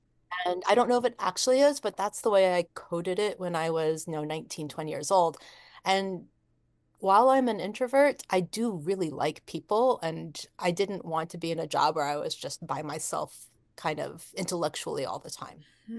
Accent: United States; I'm Japanese American, and I'm good at math and music.

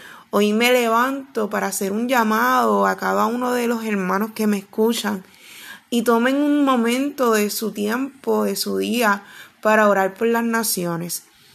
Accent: Puerto Rico; yo soy puertorriqueña y vivo en esta isla llamada Puerto Rico

